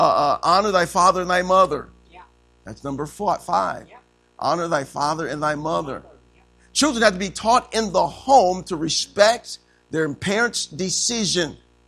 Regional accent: United States; Because I'm American, I am free to live in America

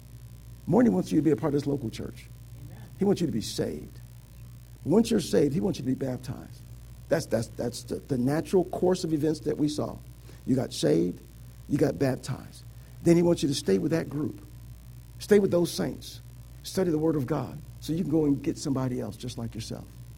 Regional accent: Joliet, Illinois, United States; I'm from Joliet. That's where prisoners are at.

